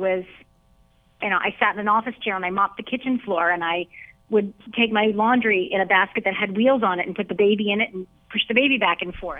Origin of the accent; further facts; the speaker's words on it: Pennsylvania, United States; I grew up in Pennsylvania. I'm a mother of three boys and been married 20 years.